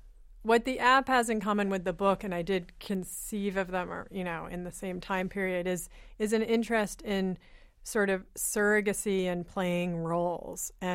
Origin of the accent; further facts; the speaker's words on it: Berkeley, California, United States; I come from a place from Berkeley and my particular parents